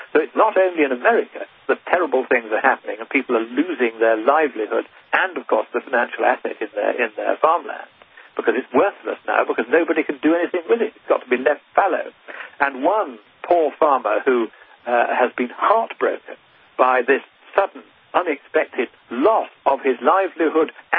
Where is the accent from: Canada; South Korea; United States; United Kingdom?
United Kingdom; And I'm sorry to, if you like, intervene as a Brit in U.S. politics.